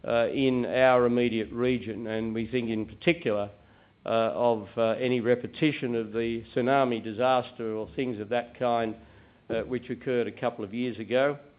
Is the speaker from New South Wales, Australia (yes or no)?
yes; Sydney, New South Wales, Australia; I welcome you very warmly on a personal basis to my hometown of Sydney, Australia's largest city, and in my view, the most beautiful big city in the world.